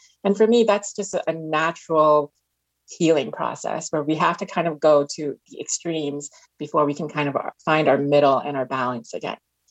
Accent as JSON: {"language": "English", "town": "Jersey City", "region": "New Jersey", "country": "United States", "tie": "born or raised there", "said": "growing up in Jersey City, which is the most diverse city in America"}